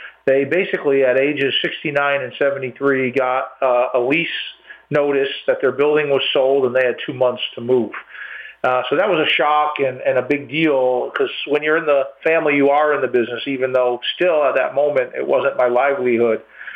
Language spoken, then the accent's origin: English; Waterbury, Connecticut, United States; So I was born and raised in Waterbury and left when I went to college